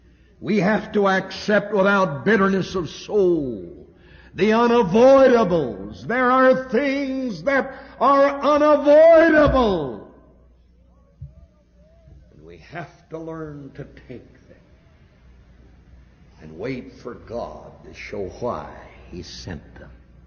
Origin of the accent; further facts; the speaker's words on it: the South, United States; I was raised in the South.